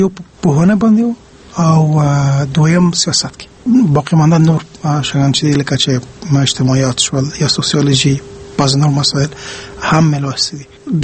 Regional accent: Pakistan; also born or lived in Kabul, Afghanistan; زه په کابل کې پیدا شوی یم. تقریبا په اوه کلنۍ کې موږ مهاجر شو پاکستان ته. پاکستان کې مې 14 کاله تیر کړي دي

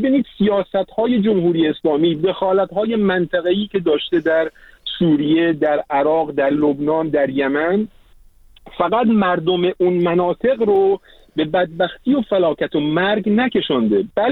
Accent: Iran; من به عنوان یک ایرانی مخالف جمهوری اسلامی

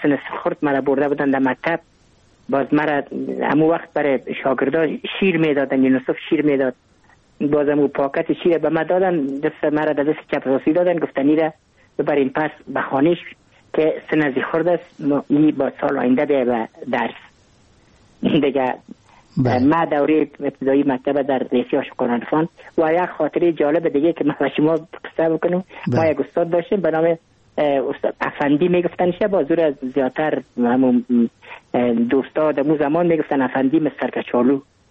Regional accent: Kabul, Afghanistan; ما متولد کابل هستم، در نایی اول کابل تولد شدیم. تحصیلات ابتدایی خود در مکتب عاشقان عارفان، در تحصیلات متوسط و تحصیلات عالی خود در لیسه حبیبی هم به پایان رساندیم.

